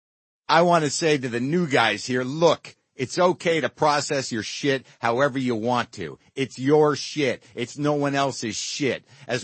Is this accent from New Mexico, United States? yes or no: yes; New Mexico, United States; born there; moved away as an adult; also born or lived in Boston; now in Springfield, United States; I was born in New Mexico and moved to Boston when I was 25, not for comedy, but for a girl.